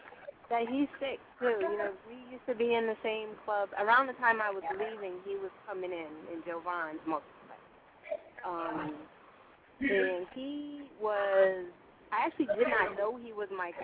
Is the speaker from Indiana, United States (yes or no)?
no; Rhode Island, United States; So growing up in Rhode Island, that's the only thing I think that really was kind of hindrance, but at the same time, being in a small place like